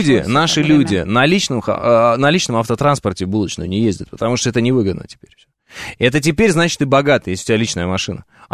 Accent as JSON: {"language": "Russian", "region": "Moscow", "country": "Russia", "tie": "born or raised there", "said": "я 30 лет, я коренной москвич"}